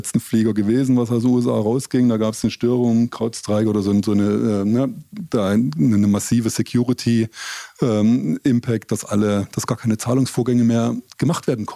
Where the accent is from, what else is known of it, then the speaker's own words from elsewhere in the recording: Saxony, Germany; born there; now in Paderborn, Germany; Meine Kinder sind hier groß geworden. Ich bin gebürtiger Sachse, wohne in Ostwestfalen. Ich würde das schon als Heimat bezeichnen inzwischen.